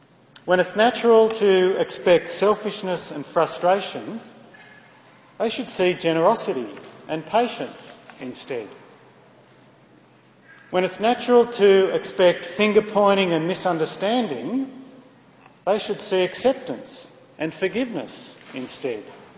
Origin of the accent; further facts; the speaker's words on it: Australia; We've got something that wraps up who we are as Australian.